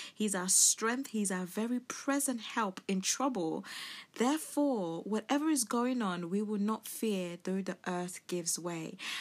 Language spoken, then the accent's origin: English; Cameroon; in Africa, in my home country, Cameroon